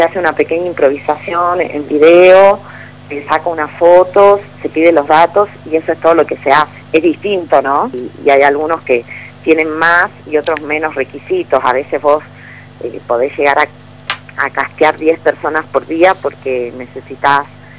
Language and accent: Spanish; Salta, Argentina; Yo soy de Salta Capital, por eso digo acá.